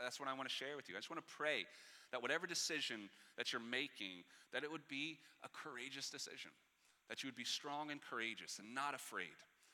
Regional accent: the South, United States; Again, I'm from the South. I feel like I say that every time I'm up here, just to remind you.

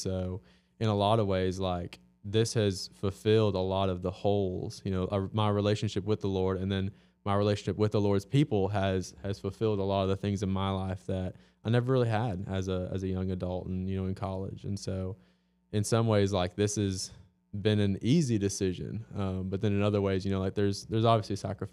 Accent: Illinois, United States; moved away; We are from Illinois originally, not from here. And so to have no family here, really have no friends here.

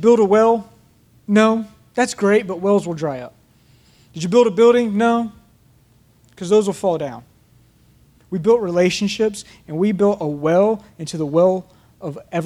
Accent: Georgia, United States; I was raised in the Bible Belt here in Georgia, lived here my whole life, all right?

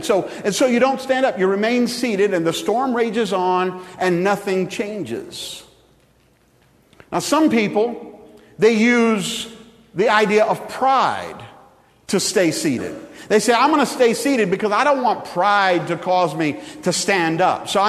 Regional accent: the South, United States; And, you know, I'm from the South. This could get big, you know.

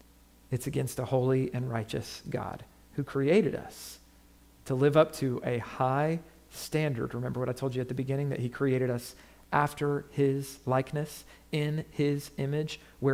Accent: Florida, United States; everybody in my home state of Florida

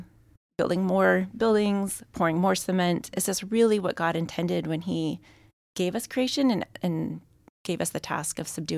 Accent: Kirkland, Washington, United States; now in Seattle, United States; I grew up in Kirkland. So raising my family and purposely staying in Seattle

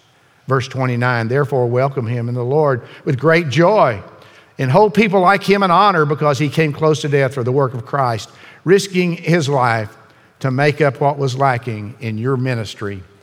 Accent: Ada, Oklahoma, United States; We're from Oklahoma. You know, we were both born in Oklahoma. We got married in Oklahoma. Mary moved to Ada and where I was born and raised.

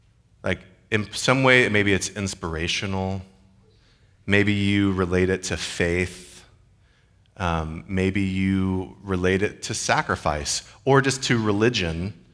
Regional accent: Georgia, United States; like I feel that way as I'm from Georgia.

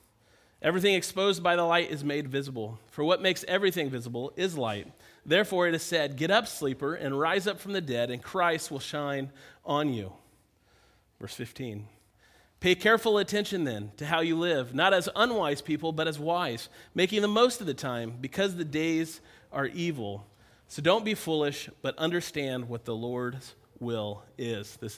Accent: Kansas City, United States; For me, growing up near Kansas City Royals was our team.

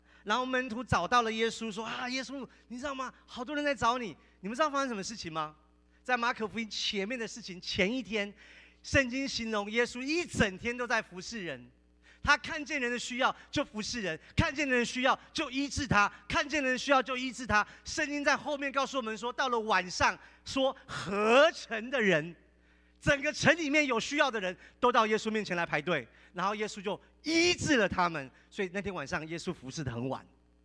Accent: Taiwan; 也就是说我从台湾来的，我跟台湾人传福音叫做同文化。

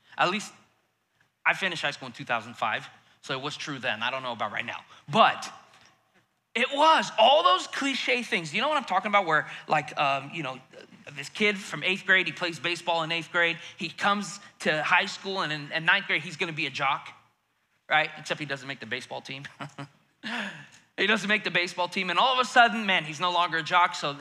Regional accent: United States; I never experienced the Soviet Union. I grew up in the States.

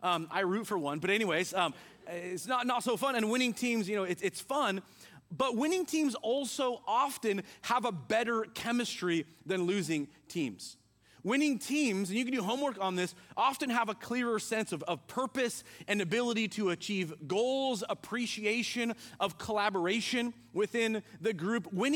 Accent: Marysville, United States; we grew up in North Marysville riding bikes together and all that stuff.

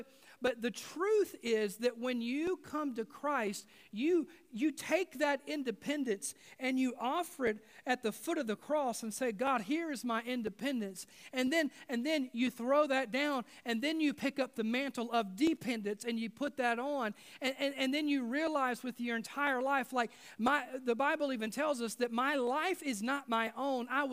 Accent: United States; I'm not trying to be critical of being an American, because I love being an American, and I love cheeseburgers.

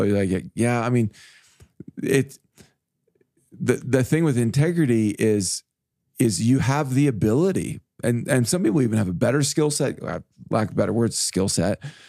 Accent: Midwest, United States; I grew up in the Midwest where Memorial Day was actually warm.

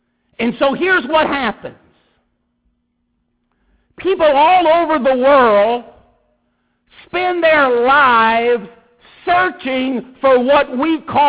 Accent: Michigan, United States; When I was a kid, I grew up right near St. Jean and Jefferson, right by the 5th Precinct, half a block away from the 5th Precinct.

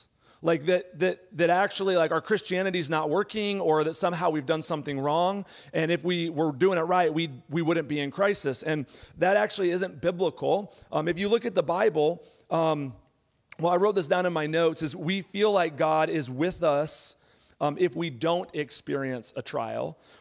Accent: Texas, United States; And I grew up in Texas, and I remember one time walking home

